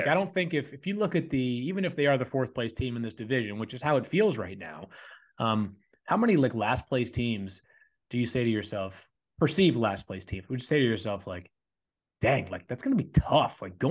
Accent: Massachusetts, United States; I'm from Massachusetts

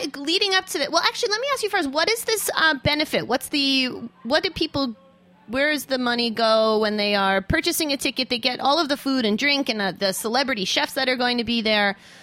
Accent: Hampton Bays, New York, United States; defending champion David Hirsch of Rumba in my hometown of Hampton Bays.

